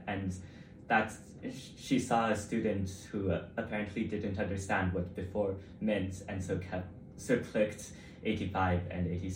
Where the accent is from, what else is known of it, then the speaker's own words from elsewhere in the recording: Singapore; first language Mandarin; English is a second language; also born or lived in China; I went to Singapore at the age of 5, and before my native language was Mandarin